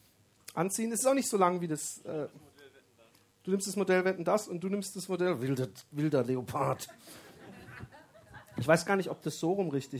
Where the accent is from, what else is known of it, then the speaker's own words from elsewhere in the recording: Baden-Württemberg, Germany; Ich komme nicht aus Stuttgart, ich komme aus der Nähe von Stuttgart.